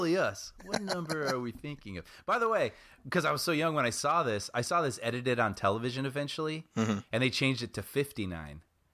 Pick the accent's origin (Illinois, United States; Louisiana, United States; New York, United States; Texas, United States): Illinois, United States; Chicago; We didn't have them growing up in the Chicagoland area.